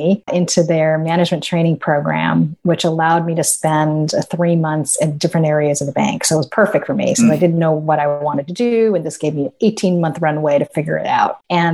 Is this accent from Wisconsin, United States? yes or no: no; South Pasadena, California, United States; also born or lived in Los Angeles / Orange County; I was born in Los Angeles, California. My parents emigrated to the U.S. in the 1950s. My mom is originally from China. My dad actually was born in the Philippines. And so my early childhood was spent in South Pasadena.